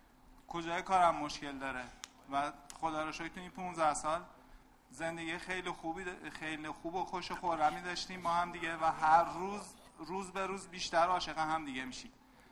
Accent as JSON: {"language": "Persian", "region": "Isfahan", "country": "Iran", "accent": "Isfahani", "said": "از اصفهان اومدم، همونجوری که از لهجه‌ام مشخصه دیگه احتیاج نبود که بگم."}